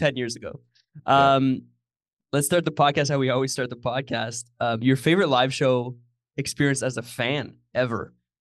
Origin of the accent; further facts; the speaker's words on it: Sudbury, Ontario, Canada; now in Toronto, Canada; the cultural landscape in my hometown of Sudbury. I also carried around his old MacBook Air for a while before I moved to Toronto.